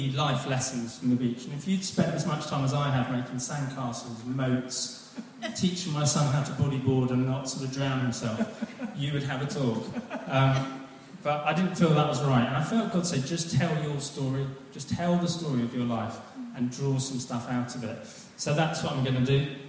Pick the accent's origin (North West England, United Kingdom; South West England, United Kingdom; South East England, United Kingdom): South East England, United Kingdom; Aylesbury; born there; And I was born in Aylesbury Hospital in 1976.